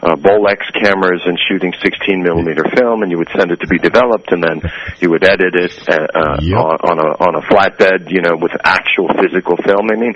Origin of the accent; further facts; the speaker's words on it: Mechanicsburg, Pennsylvania, United States; I'm from Mechanicsburg, so, you know, I do try and go at least once a year